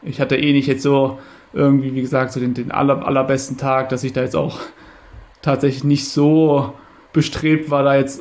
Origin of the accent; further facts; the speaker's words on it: Halle, Saxony-Anhalt, Germany; wenn man eben als Hallenser dann auch noch einen Wettkampf in Halle bzw. bei Halle gewinnt.